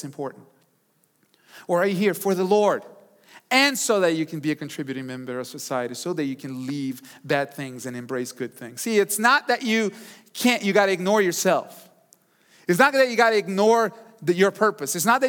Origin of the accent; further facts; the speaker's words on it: New York, United States; we are from New York and Northeast and we don't play around, right?